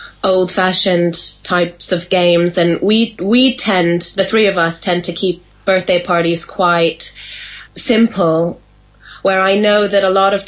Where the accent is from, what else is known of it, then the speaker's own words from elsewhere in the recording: United States; now in United Kingdom; I mean, I grew up in America and come, you know, from there